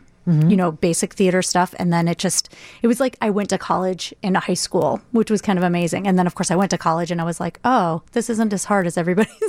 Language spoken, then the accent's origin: English; Chicago, Illinois, United States; also born or lived in Michigan; I'm a Chicago girl, yep.